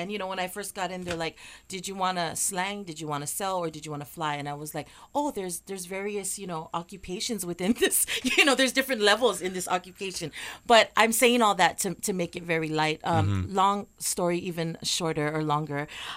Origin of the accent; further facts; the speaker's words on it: Long Beach, California, United States; also born or lived in Arizona; I was raised in Long Beach, California, most of my life. Parents divorced when I was about 4 years old. And at that point in my life, we had moved to California from Arizona.